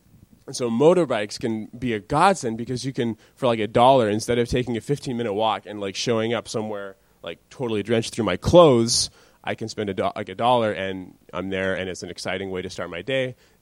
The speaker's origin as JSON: {"language": "English", "country": "United States", "lives_now": "Thailand", "said": "I'm American, so I'm coming from a very American culture"}